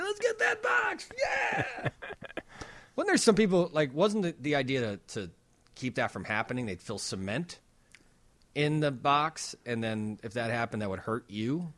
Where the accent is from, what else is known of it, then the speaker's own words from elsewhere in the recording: Wonder Lake, Illinois, United States; But if you live in the suburbs, I growing up in Wonder Lake, we had a freestanding mailbox.